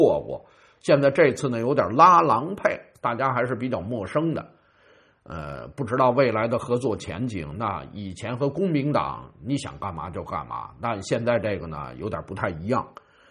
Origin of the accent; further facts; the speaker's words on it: New Zealand; 我们新西兰人都没人敢发这类似的这种信件